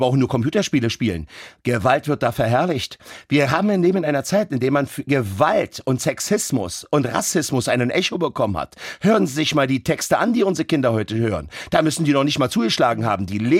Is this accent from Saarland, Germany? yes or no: no; Berlin, Germany; Damals, ich komme aus Berlin-Neukölln. Berlin-Neukölln war damals schon kriminell, ist es heute auch.